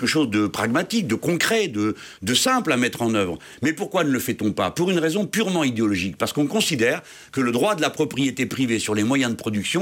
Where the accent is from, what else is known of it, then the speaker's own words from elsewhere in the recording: Tangier, Tanger-Tetouan-Al Hoceima, Morocco; Les usines qui sont à Tanger, ma ville natale